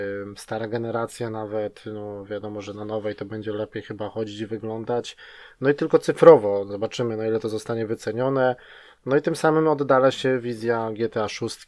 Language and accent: Polish; Łódź, Łódź Voivodeship, Poland; tutaj, gdzie się mieszka, do Polski, do Łodzi, skąd pochodzę.